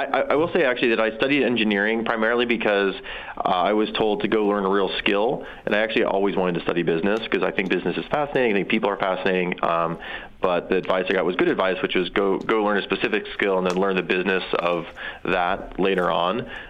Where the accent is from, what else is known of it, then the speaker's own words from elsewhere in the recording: South Dakota, United States; I'm from South Dakota mostly.